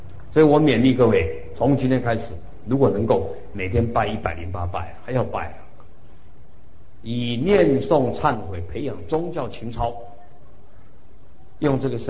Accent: Taiwan; 我们台湾人说哎呦好苦难

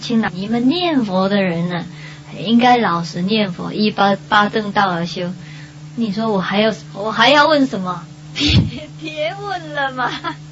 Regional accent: Taiwan; 我, 我说我从台湾来

